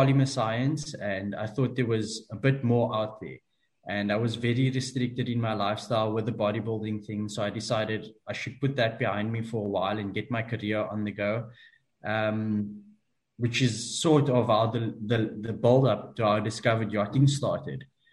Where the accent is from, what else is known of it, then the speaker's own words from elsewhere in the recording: South Africa; I am South African, born and raised here and still in South Africa at the moment.